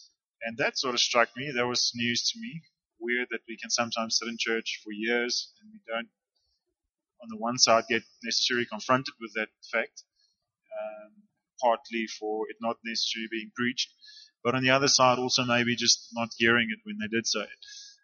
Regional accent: Dundee, KwaZulu-Natal, South Africa; most of my years, I grew up in KwaZulu-Natal, in a small town, Dundee. And since 1982, I grew up in a Christian family. I grew up a Christian home.

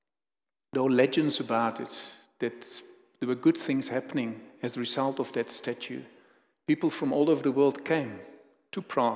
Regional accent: Netherlands; I was brought up in the Netherlands.

